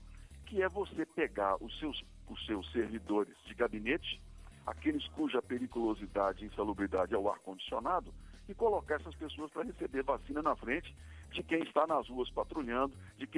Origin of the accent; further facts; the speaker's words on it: Minas Gerais, Brazil; como bom mineiro que sou, eu estou preocupado.